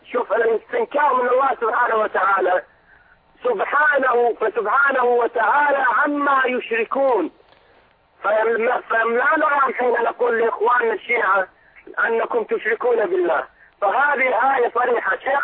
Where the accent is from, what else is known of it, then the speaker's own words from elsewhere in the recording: Iraq; طبعا أنا من العراق، أحمل لك سلام الرافدين وسلام أهل العراق كلهم.